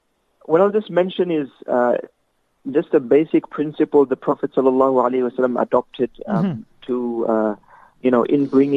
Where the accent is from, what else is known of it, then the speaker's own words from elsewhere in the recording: Tasmania, Australia; born there; I was born here in Australia. In fact, I was born in Tasmania, which is like a small island state of Australia.